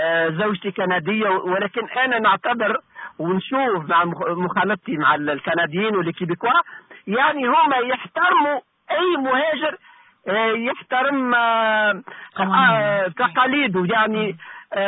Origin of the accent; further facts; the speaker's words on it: Tunisia; now in Canada; ولكن أنا نبقى مهاجر. يعني نبقى je suis pas canadien je suis un tunisien